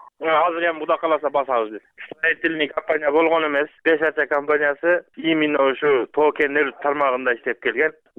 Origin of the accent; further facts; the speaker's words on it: Osh, Osh Region, Kyrgyzstan; Мен кыргызмын, ошо Кыргызстандын эле жаранымын. Менден башка эч ким жок. Мен Оштон болом.